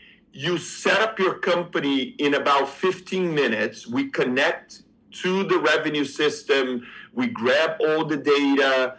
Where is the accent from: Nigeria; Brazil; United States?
Brazil; accent: Brazilian; English is a second language; I am from Brazil. That's why the accent, started three different startups in Brazil.